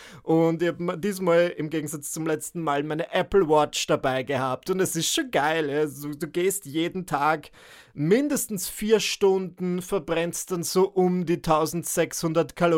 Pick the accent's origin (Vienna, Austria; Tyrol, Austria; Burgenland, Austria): Burgenland, Austria; sondern ins Burgenland. Zurück dorthin, wo ich herkomme.